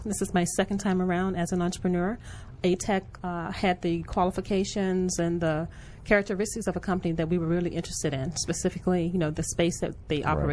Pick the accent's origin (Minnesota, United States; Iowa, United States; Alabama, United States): Alabama, United States; Birmingham; Birmingham, Alabama. Went to the public school system there in Alabama. I'm the youngest of five children.